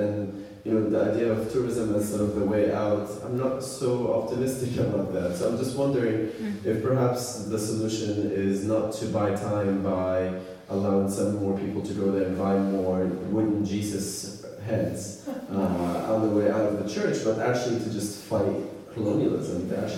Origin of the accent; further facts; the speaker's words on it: Egypt; I mean, I'm from Egypt, a country that has been kind of ravaged by tourism.